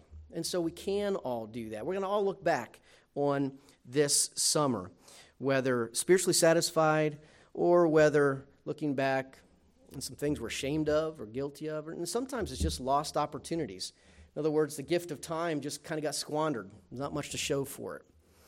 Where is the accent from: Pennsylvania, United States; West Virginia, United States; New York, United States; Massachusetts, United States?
West Virginia, United States; Man, I grew up in West Virginia.